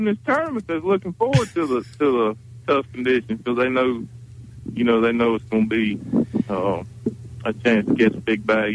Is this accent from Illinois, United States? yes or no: no; Blacksburg, South Carolina, United States; I mean, you got to remember now, I am from Blacksburg, South Carolina, so I still got cloth seats and all that fancy stuff quite yet.